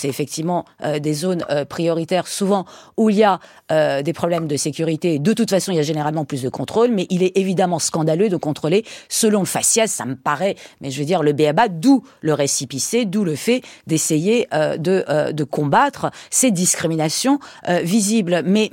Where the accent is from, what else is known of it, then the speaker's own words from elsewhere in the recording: Martinique, France; moi je suis enfant de la Martinique et de Saint-Louverture.